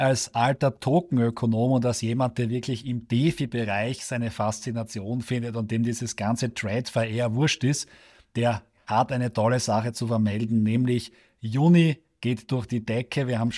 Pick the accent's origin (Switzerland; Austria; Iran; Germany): Austria; man nicht irgendwie bei uns in Österreich zum Beispiel und auch in Deutschland, glaube ich, ist das so